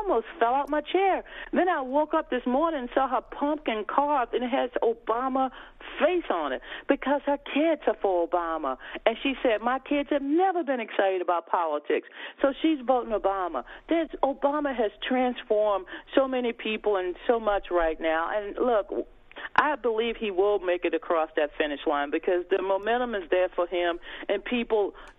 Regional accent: United States; I looked at it as I'm an American.

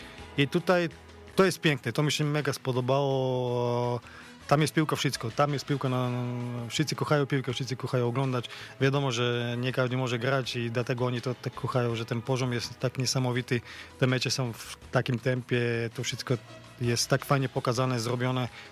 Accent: Slovakia; pochodzę z małej wioski, ze Słowacji, gdzie nie ma nic. Naprawdę są piękne góry

